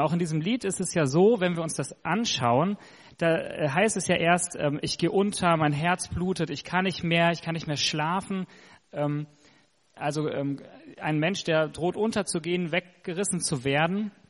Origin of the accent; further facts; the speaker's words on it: Hesse, Germany; Ich stamme aus Mittelhessen, habe in Dresden Psychologie studiert